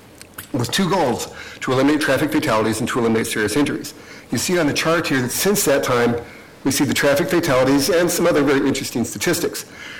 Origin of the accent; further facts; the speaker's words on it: Portland, Oregon, United States; I was born and raised in Park Rose. I've been a dentist in Park Rose for about 30 years.